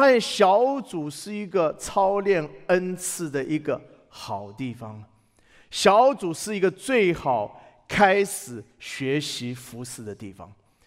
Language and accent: Chinese; China; 你知道这是我们中国人啊，常常有的心态，我们总觉得我们算不得什么，还是不要拿出来算了。这中国人就是这样，美国人刚好相反。